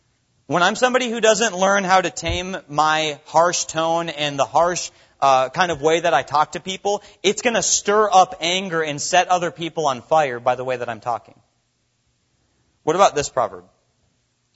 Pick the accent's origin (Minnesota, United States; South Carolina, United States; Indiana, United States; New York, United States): Minnesota, United States; Growing up in Minnesota, I grew up on 5 acres.